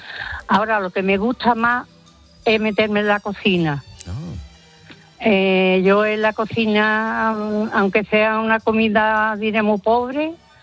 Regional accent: Sanlúcar de Barrameda, Andalusia, Spain; Yo no sé si por mi forma de hablar sabe a dónde pertenezco.

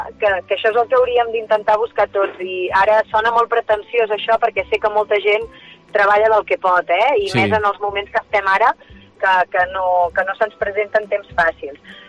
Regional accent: Berga, Catalonia, Spain; els dos negocis de restauració que tinc engegats a la meva ciutat natal, a Berga

